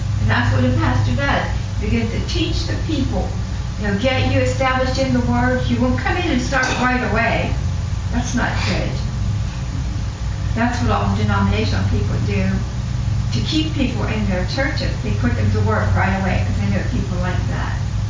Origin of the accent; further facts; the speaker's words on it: Pittsburgh, Pennsylvania, United States; Now, we're from Pittsburgh, we're from the East, so we're very outspoken.